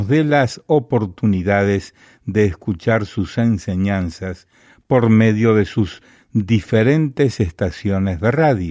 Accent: Honduras; now in Conroe, United States; En mi país, Honduras, lo escuchaba todos los días a las 4 a.m. de la mañana, y aquí en la detención de Conroe, Texas, los escuchamos todos los días

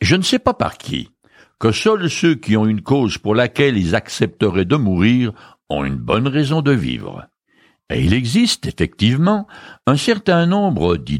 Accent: France; Moi, je suis né français et un peu rétro. Sans être trop présomptueux, je crois que je pourrais encore mourir pour la France, mon pays d'origine.

